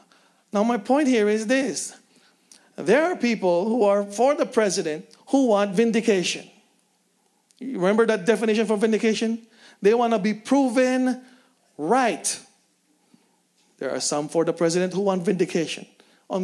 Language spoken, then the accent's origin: English; Philippines; since we're mostly Filipino here